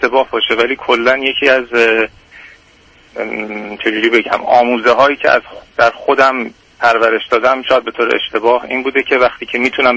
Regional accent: Iran; also born or lived in Canada; now in United States; من مدتی که از ایران خارج شدم، 10 سال تقریبا که در کانادا زندگی میکردم، چند سال هم از کانادا اومدم امریکا.

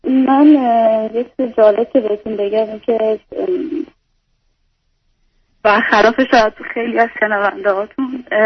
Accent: Iran; now in Italy; به عنوان یه ایرانی خارج از ایران

